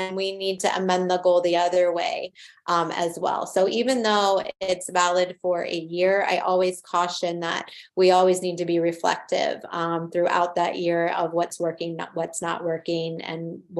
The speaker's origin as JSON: {"language": "English", "region": "Maryland", "country": "United States", "tie": "born or raised there", "lives_now": "Ohio, United States", "said": "I grew up on the East Coast, and just, you know, what I know from how things were done in Maryland to transitioning to here to Ohio."}